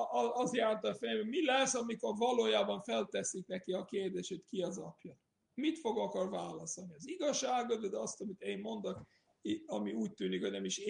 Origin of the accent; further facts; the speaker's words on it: Austria; Hungarian is a second language; moved away; Én, aki Ausztriából, osztrák voltam, Ausztriából jöttem, és tudtam jól beszélni németül.